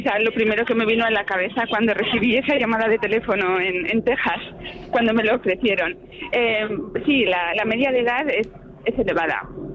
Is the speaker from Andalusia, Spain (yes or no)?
no; Huesca, Aragon, Spain; born there; Sí, yo nací en Huesca y trabajo en la universidad en Zaragoza.